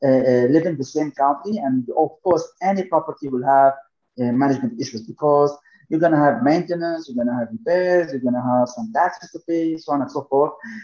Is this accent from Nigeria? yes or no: no; Lebanon; Then I moved to start investing in Spain, in the UK, in Lebanon, my home country.